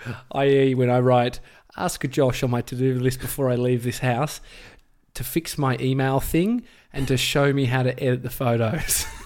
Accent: Brighton, Victoria, Australia; Endeavour Hills, which I grew up in Brighton.

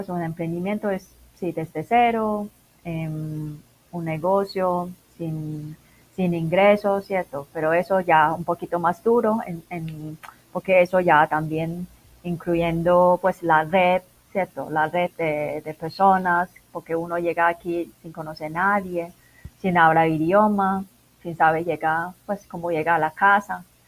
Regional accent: Macau; now in Medellín, Colombia; aquí en Colombia. Llevo 13 años en Medellín. Originalmente soy de Macao.

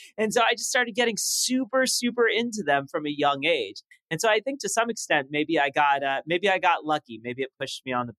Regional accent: Los Angeles, California, United States; accent: French; first language French; English is a second language; My first language was French. So, you know, I'm growing up in Los Angeles with this like thick French accent.

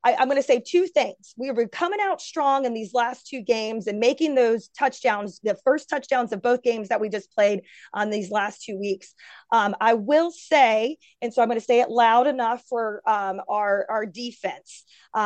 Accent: Virginia, United States; now in Charlotte, United States; I grew up in Virginia, and but I grew up, Virginia's a big place. I grew up in Northern Virginia

